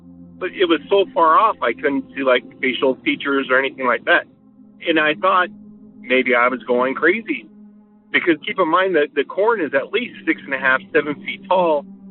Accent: Wyoming, United States; And again, growing up in Yellowstone National Park, I know what a bear looks like.

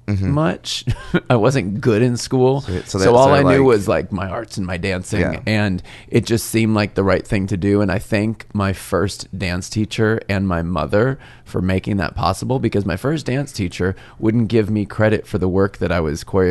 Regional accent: Arizona, United States; This was in Arizona. This is my hometown. I tried to hone my craft before I said I am a choreographer, I am a teacher. I wanted to do it within my own hometown studio.

